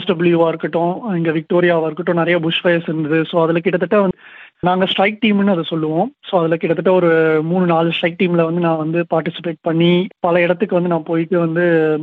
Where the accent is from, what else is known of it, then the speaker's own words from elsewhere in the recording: Chennai, Tamil Nadu, India; moved away as an adult; now in Melbourne, Australia; என்னோட சொந்த ஊர் சென்னை, இந்தியாவில. இங்க வந்து ஆஸ்திரேலியாவுக்கு 2008 நான் வந்தேன் மெல்பர்னுக்கு. அப்பத்துல இருந்தே ஃபுல்லா மெல்பர்ன்ல தான் இருக்கேன். நான் வந்து மைக்ரண்டா வந்தேன்.